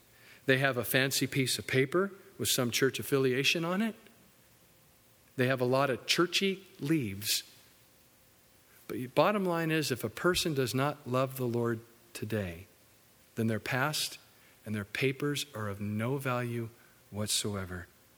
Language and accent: English; United States; And I'm an American. And I live in the South.